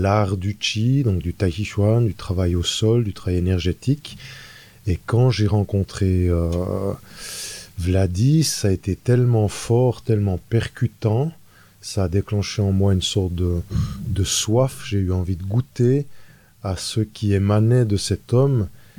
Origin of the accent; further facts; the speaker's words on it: Switzerland; born there; je suis né en Suisse, j'ai 46 ans